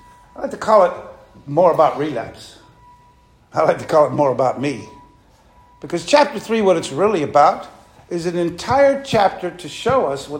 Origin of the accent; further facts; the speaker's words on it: Fresno, California, United States; I was raised in Fresno, and I decided all my problems are in Fresno